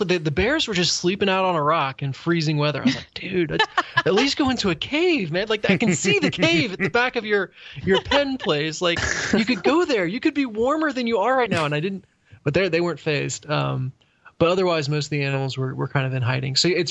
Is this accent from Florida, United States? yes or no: no; Cincinnati, Ohio, United States; oh, I'm from Cincinnati